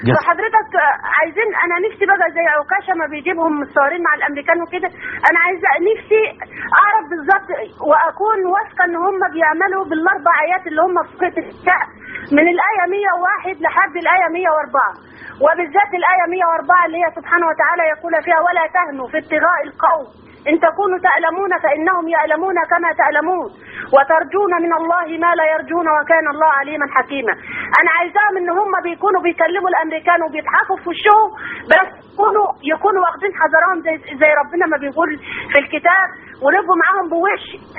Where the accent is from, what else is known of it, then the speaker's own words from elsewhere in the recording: Egypt; احنا من الريف، يعني احنا من الاغلبيه الصامته بتاعت الشعب المصري،